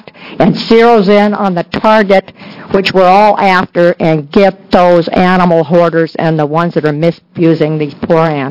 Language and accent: English; Portland, Oregon, United States; I'm from Portland, Oregon